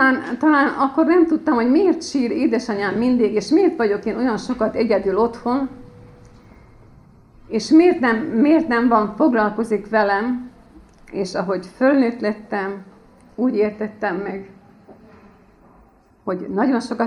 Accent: Vojvodina, Serbia; born there; Én akkor, amikor születtem, Magyarország volt, az a délvidék, ahol én születtem. Én nem tehetek arról, hogy a határok ide-oda tolódnak. Én akkor is, nekem akkor is az az én szülőföldem, de ide tartozok.

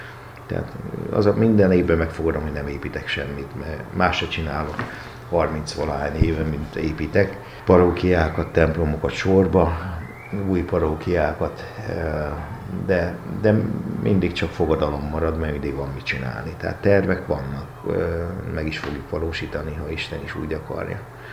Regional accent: Baja, Bács-Kiskun, Hungary; Igen, tehát én bajai vagyok, egy hadgyerekes családban nőttem fel.

